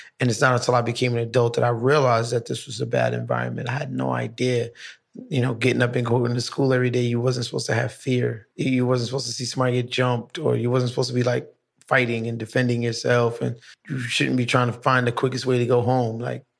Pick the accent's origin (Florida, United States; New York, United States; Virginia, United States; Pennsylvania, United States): New York, United States; Brooklyn; I'm from downtown Brooklyn. My father's from Nigeria and my mother's from like North Carolina, something like that. But she was born in the Bronx.